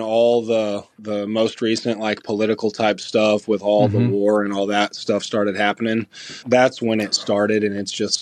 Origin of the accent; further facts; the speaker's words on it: Texas, United States; I'm from Texas, born and raised here. I've been here my whole life. My father is originally Middle Eastern.